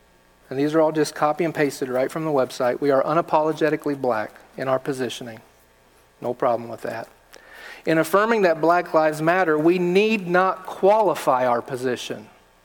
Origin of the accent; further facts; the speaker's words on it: Kissimmee, Florida, United States; I was born in Kissimmee, Florida. I lived the first 10 years of my life in Kissimmee. I went to Thacker Avenue Elementary School, and the school was not all white.